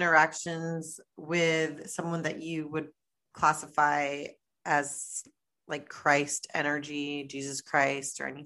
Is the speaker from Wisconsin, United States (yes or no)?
no; Florida, United States; I always thought that I loved that type of stuff because I'm from Florida.